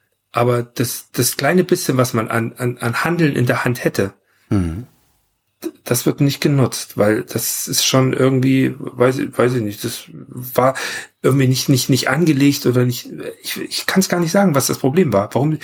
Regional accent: Leipzig, Saxony, Germany; ich komme aus Leipzig-Grünau.

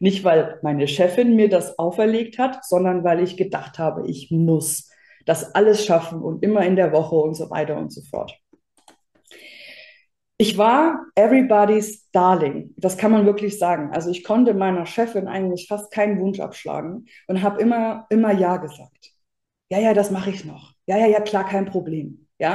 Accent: Leipzig, Saxony, Germany; born there; now in Würzburg, Germany; wohne in Würzburg mit meinem Partner und meiner Hündin Lexi. Und ich bin gebürtig eigentlich aus Leipzig, bin quasi zugezogen

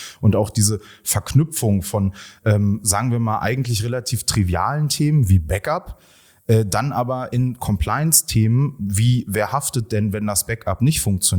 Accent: Rhineland, Germany; Ich komme aus dem Rheinland

